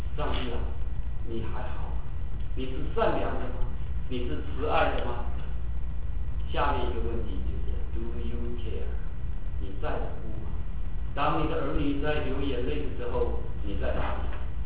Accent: China; 我们中国人所说的，那我命不好，我命苦

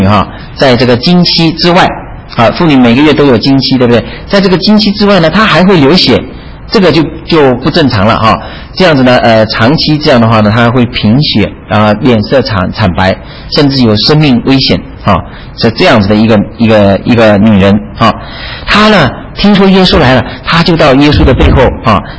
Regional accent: China; 因为我是从中国大陆来的，那我的太太是从台湾来的哈，

